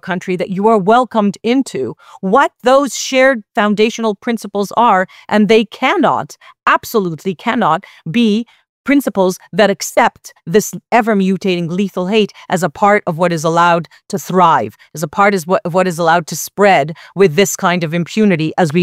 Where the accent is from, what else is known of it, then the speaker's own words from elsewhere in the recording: Canada; I grew up in Canada, you in New York City, Lahav also in the States.